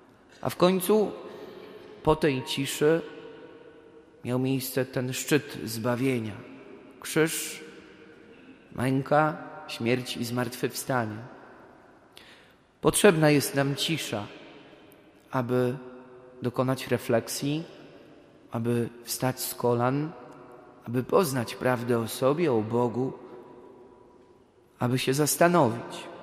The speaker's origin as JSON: {"language": "Polish", "town": "Wrocław", "region": "Lower Silesian Voivodeship", "country": "Poland", "said": "Ja pochodzę z centrum Wrocławia i z takiej nowej parafii."}